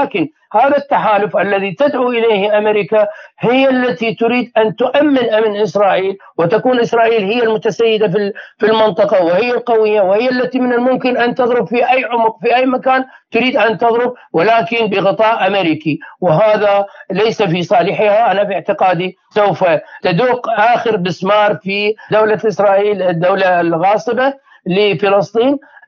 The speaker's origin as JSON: {"language": "Arabic", "country": "Iraq", "said": "كما حدث في المظاهرات تشرين عندنا بالعراق"}